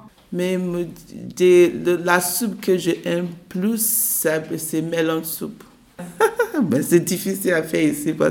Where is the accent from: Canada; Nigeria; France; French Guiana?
Nigeria; Je viens du Nigeria. Je suis ici depuis 2015 avec mes enfants, deux garçons.